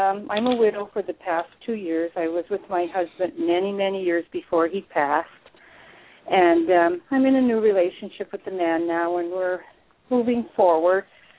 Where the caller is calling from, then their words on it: Pennsylvania, United States; My name is … I'm calling from Pennsylvania.